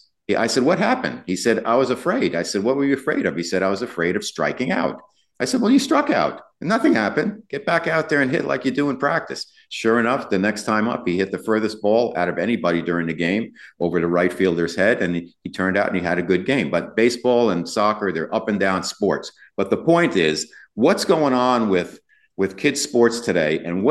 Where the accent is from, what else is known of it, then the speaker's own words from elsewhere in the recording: New Jersey, United States; now in Carlsbad, United States; because we're out in Carlsbad, California, which is a really hotbed of sports, much more so than when I grew up in New Jersey, where it was baseball season in the spring.